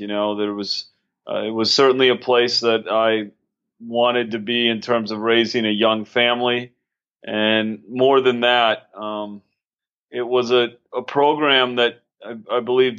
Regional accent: St. Cloud, Minnesota, United States; I grew up in Minnesota. I am originally from St. Cloud, Minnesota. Was always a Gopher fan growing up, and I love the state.

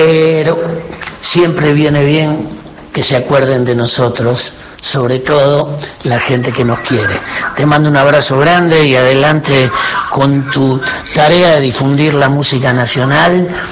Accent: Rosario, Santa Fe, Argentina; Soy otro rosarino extremo, saludándote desde la cuarentena, desde el encierro.

